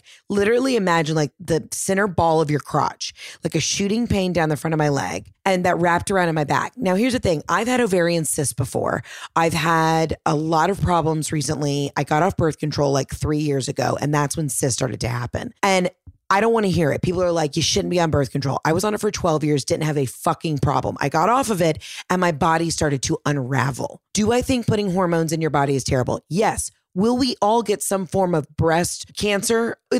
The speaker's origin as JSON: {"language": "English", "town": "Atlanta", "region": "Georgia", "country": "United States", "said": "my three friends from Atlanta, Georgia. My two buddies, Hayden and Jared, and my girlfriend, Taylor. We're all friends from Atlanta."}